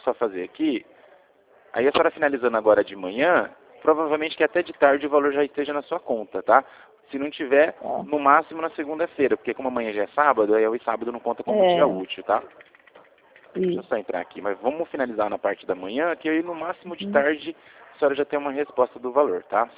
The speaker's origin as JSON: {"language": "Portuguese", "town": "Rio Claro", "region": "São Paulo", "country": "Brazil", "said": "Eu sou aqui de Rio Claro, tá?"}